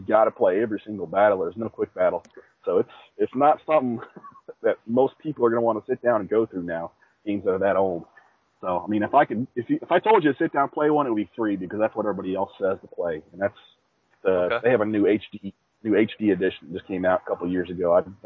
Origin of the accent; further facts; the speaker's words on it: Chicago, Illinois, United States; now in Nashville, United States; I'm 34. Grew up in Chicago. I live in Nashville now for the last 9 years or so.